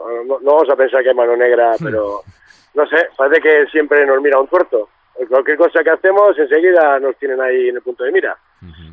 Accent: Bilbao, Basque Country, Spain; Si somos de Bilbao.

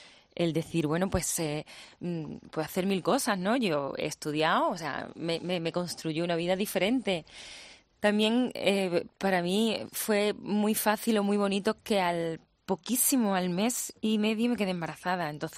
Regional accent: Coria, Andalusia, Spain; yo vivo donde yo he nacido, en Coria, cerca de donde yo me he criado, o sea, con todo intacto, ¿no?

